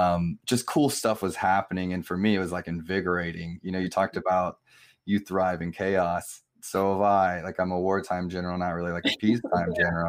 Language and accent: English; Midwest, United States; I'm from the Midwest, you know, like that stuff is cool.